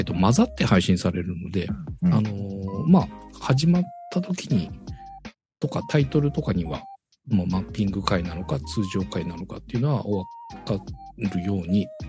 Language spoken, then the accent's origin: Japanese; Yokohama, Kanagawa, Japan; 僕の地元の横浜だったりとかっていうところで